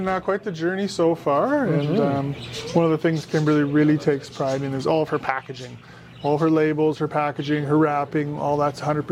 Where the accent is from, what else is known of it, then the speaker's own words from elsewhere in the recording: Kelowna, British Columbia, Canada; moved away as an adult; I came from Kelowna originally, from the Okanagan.